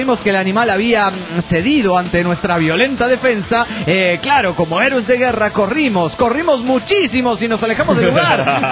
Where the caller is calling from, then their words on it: Tecate, Baja California, Mexico; de Tecate, Baja California, México.